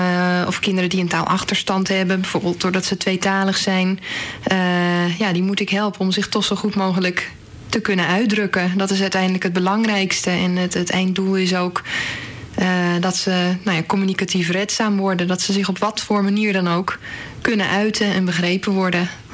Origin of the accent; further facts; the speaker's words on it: Nieuwegein, Utrecht, Netherlands; Ik ben 28 jaar en zoals je al zei, ik kom uit Nieuwegein.